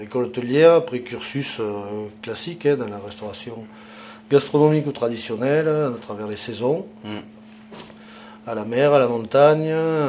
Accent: Aurillac, Auvergne-Rhône-Alpes, France; born there; Une qui est d'Aurillac, donc parce que je suis né à Aurillac.

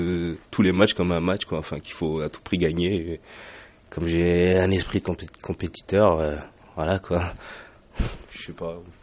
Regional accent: Paris, Île-de-France, France; Voilà, j'ai 29 ans, je viens de Paris

